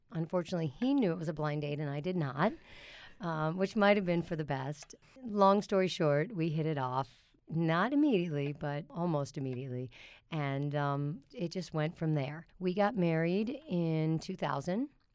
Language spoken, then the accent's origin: English; Pittsburgh, Pennsylvania, United States; And that worked out well for us because I'm from Pittsburgh.